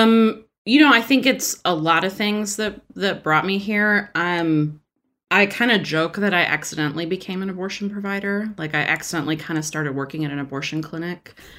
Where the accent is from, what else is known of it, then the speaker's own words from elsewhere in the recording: Houston, Texas, United States; I'm Iranian, I'm a child of immigrants. I grew up outside of Houston in an all-white community.